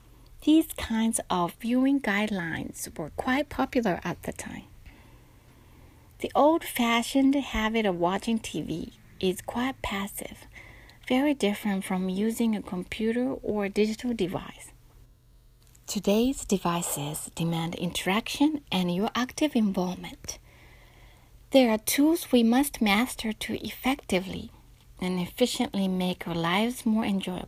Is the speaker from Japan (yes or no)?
yes; Yamanashi, Japan; she loves animals in my hometown in Yamanashi much more than I did as a kid.